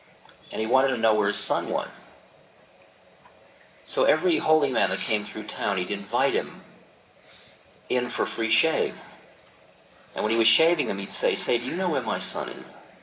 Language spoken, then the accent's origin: English; California, United States; No, Maharaji, I'm from California.